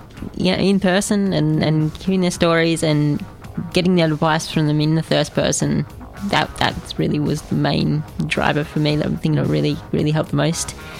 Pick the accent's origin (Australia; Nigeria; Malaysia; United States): Australia; Canberra, Australian Capital Territory; Yeah, and I just never met any other trans people growing up in Canberra.